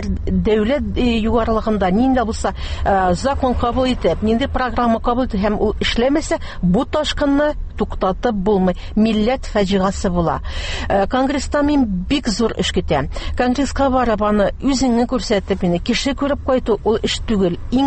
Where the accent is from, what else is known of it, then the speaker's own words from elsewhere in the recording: Evshermä, Tatarstan, Russia; born there; also born or lived in Kazan / Astrakhan; Физик яктан мин Евшермәдә тудым. Ә инде рухи яктан мин Казанда җитештем һәм милли хәрәкәт лидеры булып Астраханьда җитештем.